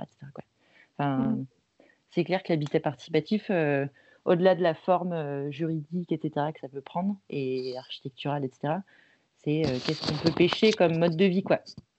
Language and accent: French; Belgium; qu'on ne se permettrait pas en France ou en Belgique quand on est belge